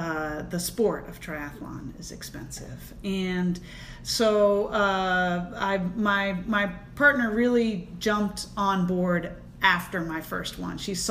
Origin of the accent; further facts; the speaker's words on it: Virginia, United States; Maryland is home. I grew up in Virginia, so that was really special to be there.